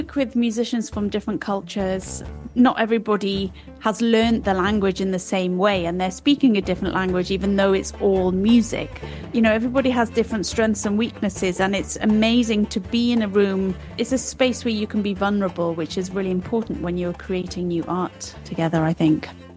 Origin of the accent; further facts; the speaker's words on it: Wales, United Kingdom; I grew up in West Wales to a Mancunian mother, but also Indian father. So even at home, we have a mixture of cultures.